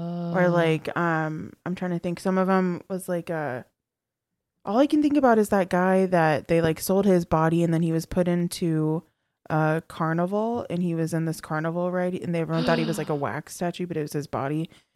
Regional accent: Colorado, United States; we're from Colorado. We don't have a lot of fireworks around here.

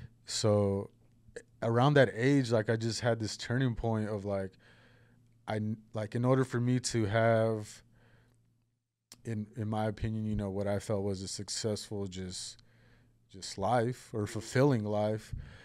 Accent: Huron, California, United States; It just growing up in Huron, it's always was a mentality of even just coming to Fresno to like pursue more opportunity.

